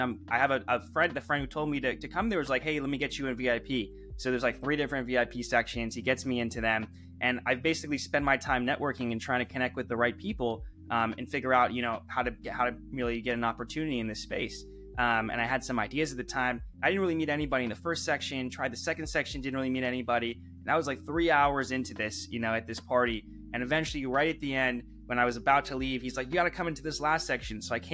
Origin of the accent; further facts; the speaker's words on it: Phoenix, Arizona, United States; I used to live in Arizona. I grew up in Phoenix.